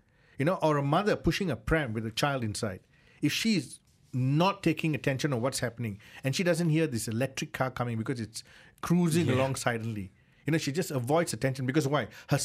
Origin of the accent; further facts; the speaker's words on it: India; accent: Indian; Okay, sorry, my Indian accent.